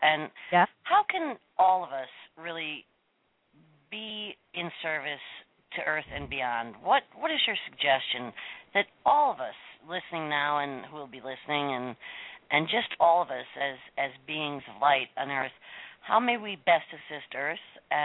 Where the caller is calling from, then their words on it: Pennsylvania, United States; I'm calling from Pennsylvania.